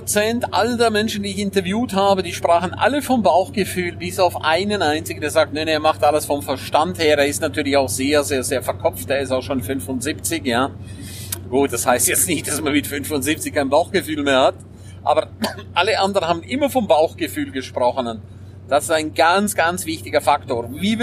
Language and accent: German; St. Moritz, Graubünden, Switzerland; Du warst jetzt ja 2,5 Tage in meiner Heimat in St. Moritz.